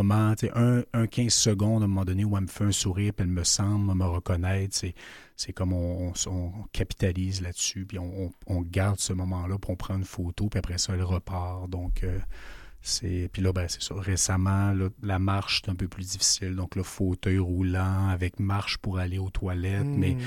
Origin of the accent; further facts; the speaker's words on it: Quebec, Canada; Je pourrais travailler également de la région de Charlevoix, ma région natale. Donc, j'ai commencé à louer un chalet depuis petit temps, de fil en aiguille. Finalement, j'ai complètement déménagé